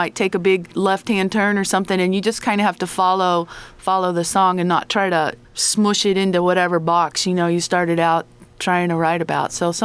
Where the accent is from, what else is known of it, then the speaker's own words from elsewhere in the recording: Ohio, United States; now in Australia; Australia now, but we both grew up in Ohio. And this song came about because we were talking about growing up in Ohio